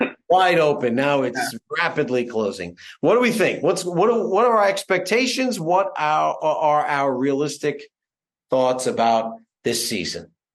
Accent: the South, United States; So let me ask you this, y'all, because I come from the South.

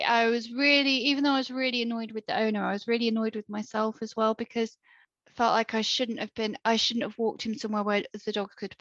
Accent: United Kingdom; Do you know what I find really odd is that being British, like, we apologise for everything.

